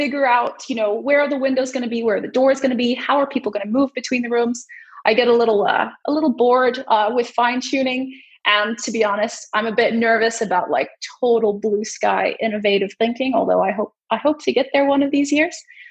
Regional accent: India; now in Denmark; I am half Canadian, half Malaysian. I was born and raised in India and lived and worked actually in quite a few parts of the world before choosing to live in Denmark for values reasons.

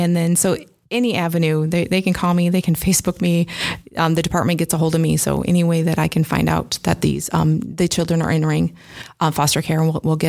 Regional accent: Clinton, Iowa, United States; I am from Clinton, Iowa. I've lived there most of my life.

